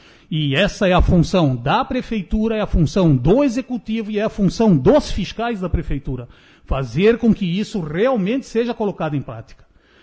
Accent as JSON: {"language": "Portuguese", "town": "Guabiruba", "region": "Santa Catarina", "country": "Brazil", "tie": "born or raised there", "also_born_or_lived": "Paraná", "said": "Eu tenho 56 anos, moro aqui desde os meus 7, nasci no Paraná, mas sou guabirubense de coração."}